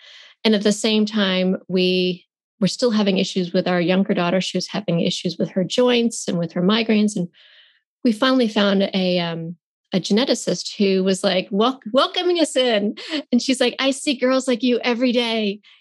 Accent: Georgia, United States; we got to go see a specialist in New York City, and we're from Georgia. So it was quite the trip

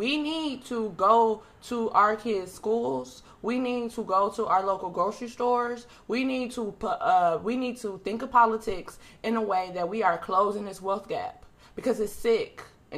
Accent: Detroit, Michigan, United States; now in Los Angeles, United States; I like to rep my city. I'm from Detroit. $600 is totally different in Detroit than it is out here in LA.

